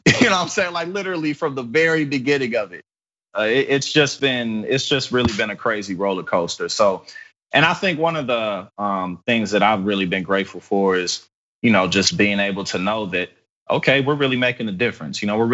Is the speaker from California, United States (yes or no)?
no; St. Louis, Missouri, United States; I'm from St. Louis, Missouri, for instance.